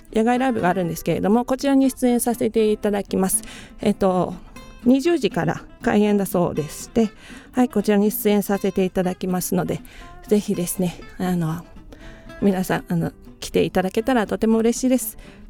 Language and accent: Japanese; Kumamoto, Japan; 私も音楽を通してですね、地元熊本に何らかの形で手助けできたらなと思ってますので